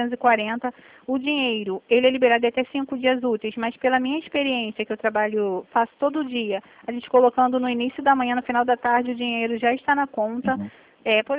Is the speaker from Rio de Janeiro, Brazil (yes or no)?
yes; Rio de Janeiro, Brazil; é porque eu sou mesmo do Rio de Janeiro, né? Por isso que o senhor está reparando meu sotaque.